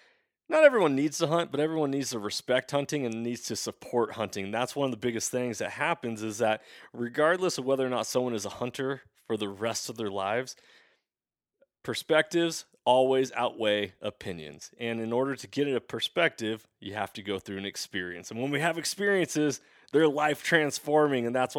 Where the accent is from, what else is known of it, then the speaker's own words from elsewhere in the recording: Washington, United States; I'm from the state of Washington originally. So I grew up in Western Washington